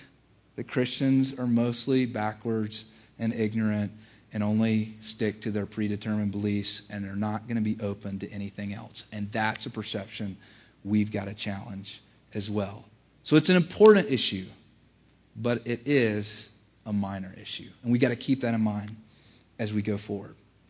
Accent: the South, United States; I grew up in the South, and that was like a big question.

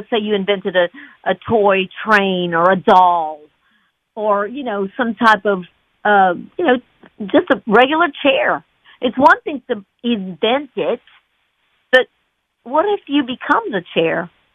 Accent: Dallas, Texas, United States; Hello, New Orleans. … I'm from Dallas, Texas, and I'm an evangelist.

